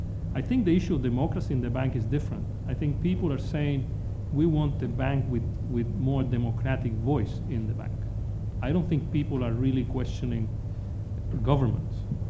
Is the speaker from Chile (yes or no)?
yes; Chile; English is a second language; I mean, I come from Chile